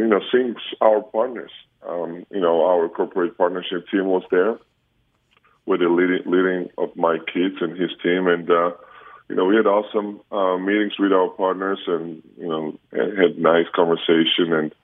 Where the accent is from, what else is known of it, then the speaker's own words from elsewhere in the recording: Georgia; When I was a kid, you know, growing up in Republic of Georgia, back in '90s especially, everything was so limited, you know, including electricity.